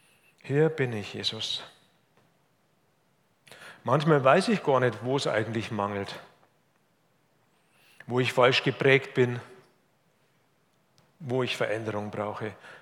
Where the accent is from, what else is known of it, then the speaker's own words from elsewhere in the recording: Munich, Bavaria, Germany; now in Hof, Germany; Wir kommen ja nicht aus einer Weingegend hier in Hof. Bei mir, wo ich auch groß geworden bin in München, da wächst auch kein Wein.